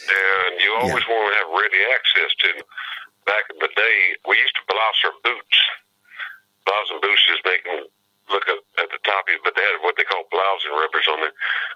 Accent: Alabama, United States; I'm from Alabama. I'm cold. I'm freezing myself to death.

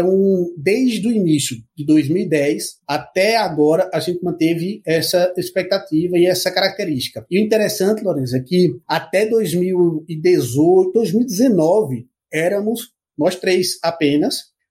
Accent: Recife, Pernambuco, Brazil; now in São Paulo, Brazil; Eu sou de Recife, né? Fiz faculdade aqui na Universidade Federal de Pernambuco.

